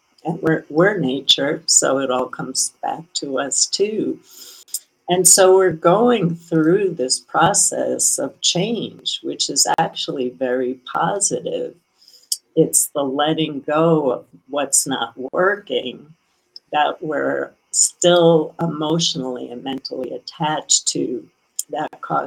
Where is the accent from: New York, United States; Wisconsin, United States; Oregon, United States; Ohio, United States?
New York, United States; Brooklyn; I grew up in Brooklyn. I grew up in an immigrant neighborhood where people were just trying to figure out how to eat.